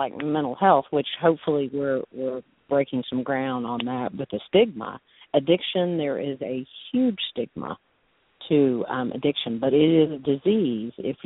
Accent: Georgia, United States; and I'm from Georgia, that they've started a counseling recovery center

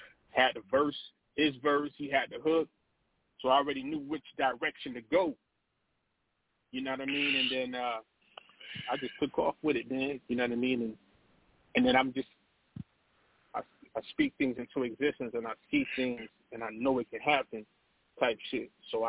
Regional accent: New York, United States; now in Seattle, United States; and I'm from New York

